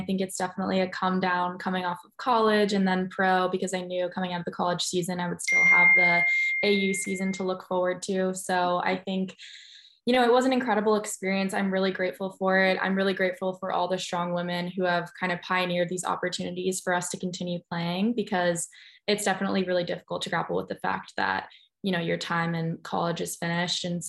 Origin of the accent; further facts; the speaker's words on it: Portland, Oregon, United States; I'm from Portland, Oregon, so I'm a very outdoorsy girl at heart.